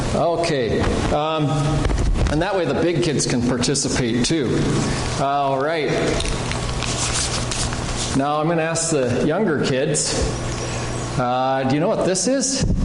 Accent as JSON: {"language": "English", "town": "Luverne", "region": "Minnesota", "country": "United States", "said": "And I am from Minnesota as well, not from Fergus Falls. I'm from a little town in the corner here called Laverne."}